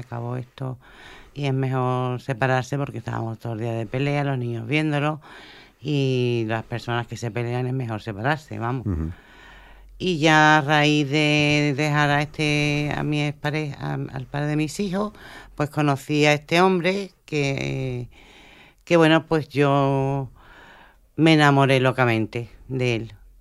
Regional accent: Spain; y digo, soy española, ¿no?, para allá.

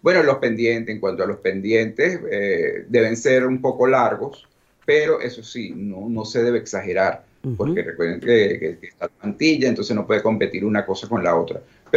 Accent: Italy; soy más italiano que español, aunque tengo mi sangre española también por parte de la familia de mi mamá

